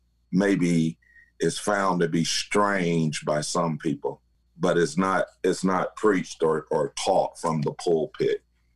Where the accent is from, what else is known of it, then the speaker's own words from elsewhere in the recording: Georgia, United States; also born or lived in Florida; I did about 12 years in Florida Army National Guard prior to moving back to my home state here of Georgia.